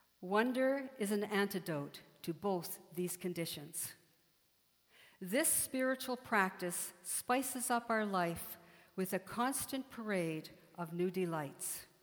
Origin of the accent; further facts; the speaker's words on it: Nova Scotia, Canada; I grew up in Nova Scotia, and we had the ability to skate on the ponds in the winter, and they would freeze.